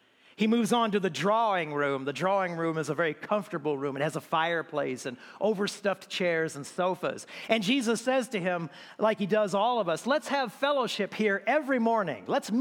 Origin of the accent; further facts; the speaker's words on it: Moreno Valley, California, United States; I grew up here in Moreno Valley, Sunnymead, back when I was a kid